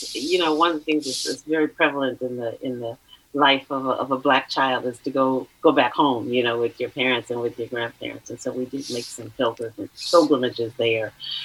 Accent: Oakland, California, United States; So yes, I'm a native Californian. I was born and raised in Oakland, East Oakland, Deep East, as it is now, I understand, called.

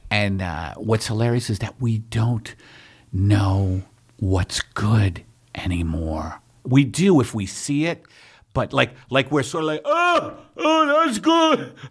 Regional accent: New York, United States; accent: New York; That's my New York accent, baristas.

